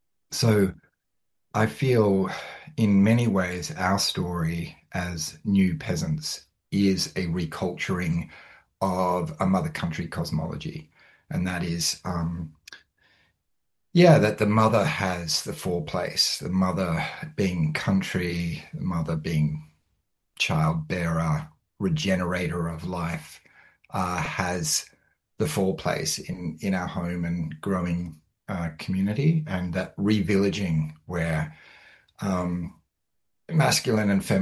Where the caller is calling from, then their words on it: Victoria, Australia; I'm calling in from Jarrah country. Yeah, just north of Melbourne.